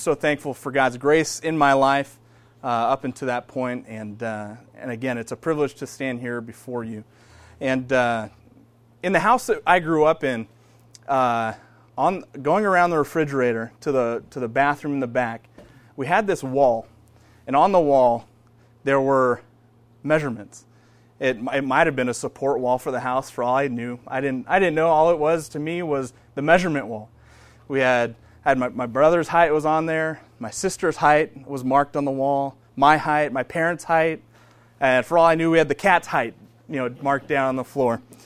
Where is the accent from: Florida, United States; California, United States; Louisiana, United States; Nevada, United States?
California, United States; Sun Valley; I grew up in Sun Valley, near Burbank, about a half hour south of here. Went to Village Christian School in Sun Valley